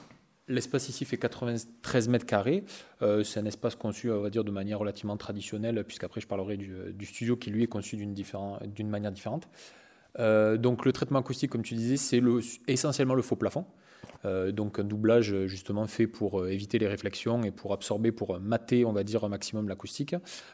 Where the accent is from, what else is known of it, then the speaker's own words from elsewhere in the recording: Occitanie, France; now in Cunac, France; Donc j'habite à 20-30 minutes de Técou. Enfin, je suis né à 20-30 minutes de Técou, mais aujourd'hui, j'habite à Cunac, à côté d'Albi. Donc je suis à 20-30 minutes. À la base, moi, je suis du Tarn.